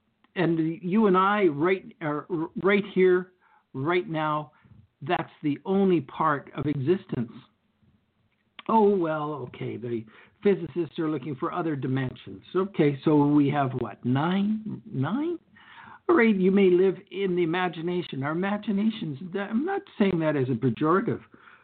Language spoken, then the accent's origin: English; Canada; somber for me as a Canadian.